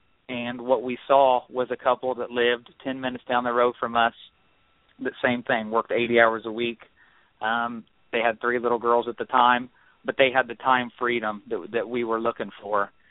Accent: Indiana, United States; Like Danny said … we're from Central Indiana. We were both formerly two business owners. I operated a family farm with my father

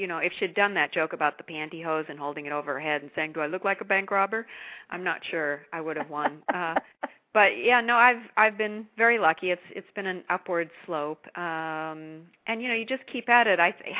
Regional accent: Brockton, Massachusetts, United States; Now, when I was growing up there, you know, people, we just use fists and knives.

